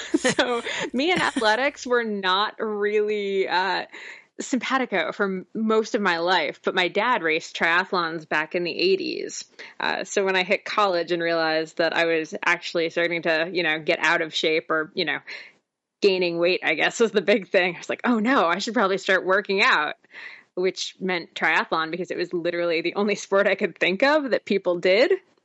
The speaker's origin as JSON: {"language": "English", "region": "New Jersey", "country": "United States", "tie": "born or raised there", "accent": "New Jersey", "lives_now": "Ontario, Canada", "said": "So I'm a Jersey girl. I grew up in New Jersey. I'm hoping to lose the accent at some point now that I live in Ontario, but it doesn't seem to be happening anytime soon."}